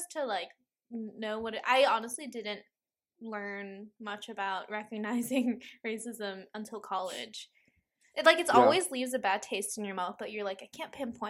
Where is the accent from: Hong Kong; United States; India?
Hong Kong; That I'm like, oh, I'm from Hong Kong. And they're like, oh, wow, your English is so good.